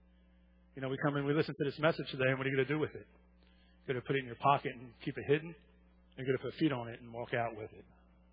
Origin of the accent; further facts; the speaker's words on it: New Jersey, United States; 8 years in the Marine Corps, I'm from New Jersey, and I'm Italian.